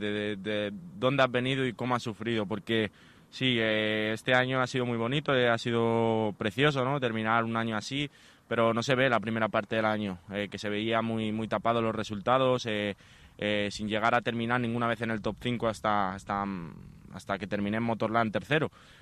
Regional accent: Andalusia, Spain; El ciclismo, Diego Pablo, Sevilla. ¿Por qué? De mi pueblo.

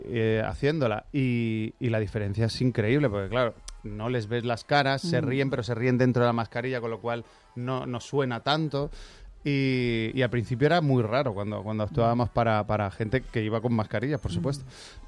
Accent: Málaga, Andalusia, Spain; accent: Málaga; ahí hablamos con nuestro propio acento porque los cuatro somos malagueños.

